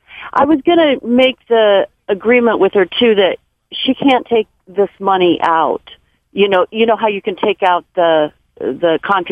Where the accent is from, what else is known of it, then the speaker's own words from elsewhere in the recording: California, United States; I'm from California, and I have a 16-year-old niece who lives in Colorado